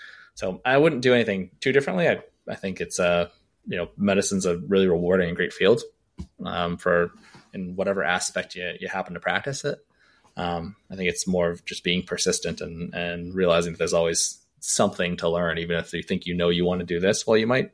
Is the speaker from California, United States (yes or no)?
yes; California, United States; When I was in college, I grew up in California. I'd go home for breaks